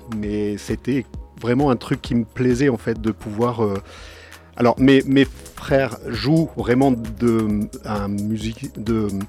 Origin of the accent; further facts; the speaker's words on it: Grenoble, Auvergne-Rhône-Alpes, France; De Grenoble. Yes. Moi, je viens de Grenoble.